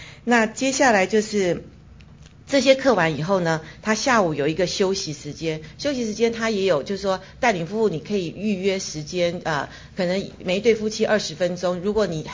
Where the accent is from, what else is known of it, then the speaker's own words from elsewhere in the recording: China; 有时候我们中国人特别不容易知道说，其实沟通很重要的部分是要谈感觉哈。